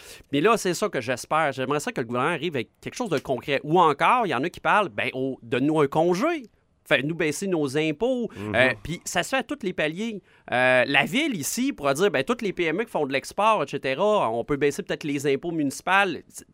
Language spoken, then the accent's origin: French; Quebec City, Quebec, Canada; On est des gens de Charlebourg. On est une famille d'ici.